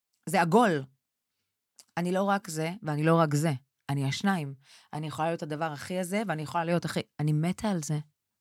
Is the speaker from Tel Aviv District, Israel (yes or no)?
yes; Bat Yam, Tel Aviv District, Israel; born there; הולכת לבת ים, נולדתי בבת ים